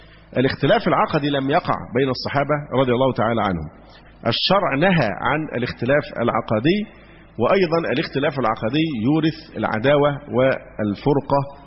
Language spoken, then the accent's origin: Arabic; Egypt; عندنا في مصر